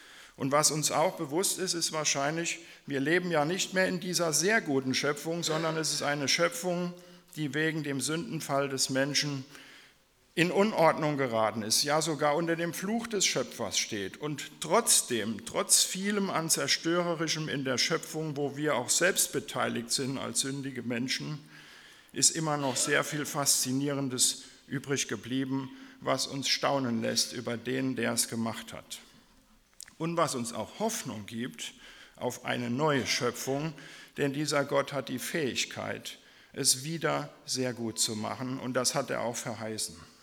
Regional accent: Waldböckelheim, Rhineland-Palatinate, Germany; Aber B ist der Maler auch aus Waldböckelheim, aus meinem Heimatdorf.

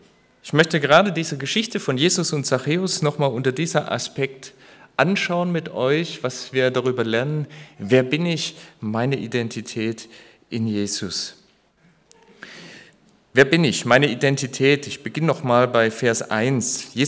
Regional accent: Baden-Württemberg, Germany; now in Cologne, Germany; ich bin Schwabe. Das gehört zu meiner Identität. Ich komme auch aus sehr kleinstädtischen Umgebungen, also nicht wie jetzt aus Köln, wo wir zurzeit leben, sondern da, wo noch jeder jeden kennt.

